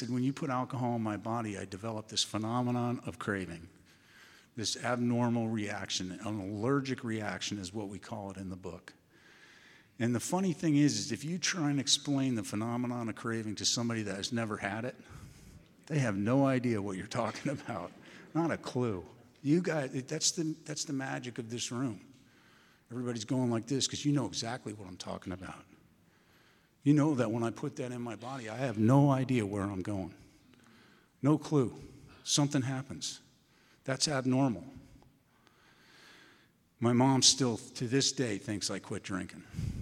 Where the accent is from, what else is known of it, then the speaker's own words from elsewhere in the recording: Aspen, Colorado, United States; And I grew up in Aspen. I grew taller in Aspen. I'm not sure I grew up.